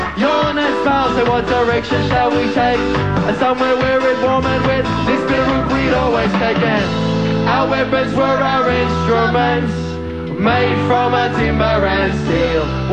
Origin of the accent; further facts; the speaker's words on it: Melbourne, Victoria, Australia; We grew up in Melbourne.